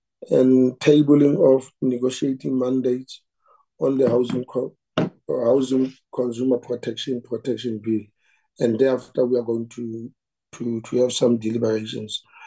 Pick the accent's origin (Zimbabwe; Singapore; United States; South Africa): South Africa; North West; I come from the Northwest